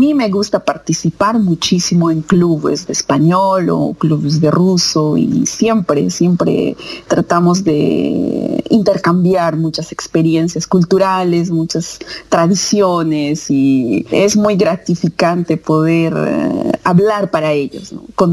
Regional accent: Cusco, Peru; now in Russia; yo soy de Perú, de la ciudad de Cusco

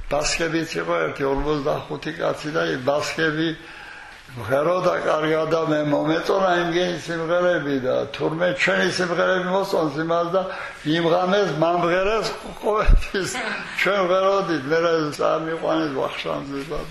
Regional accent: Samegrelo-Zemo Svaneti, Georgia; ჩვენ ახლა მეგრელები ვართ საქართველოში

